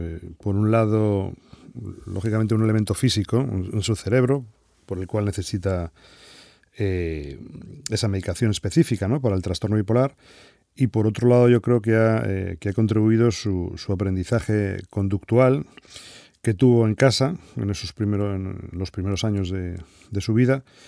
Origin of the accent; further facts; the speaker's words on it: Móstoles, Community of Madrid, Spain; nosotros somos de Madrid, somos de Móstoles, de un pueblecito, bueno, pueblecito, no es tan pueblecito